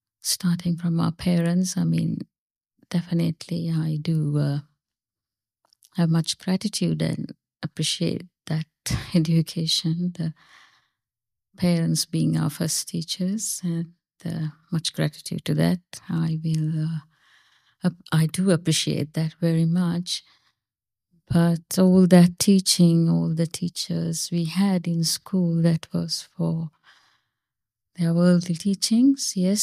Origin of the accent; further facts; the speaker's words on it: Sri Lanka; I mean, growing up in Sri Lanka, it's something whenever there's a death in the suburbs, they put a banner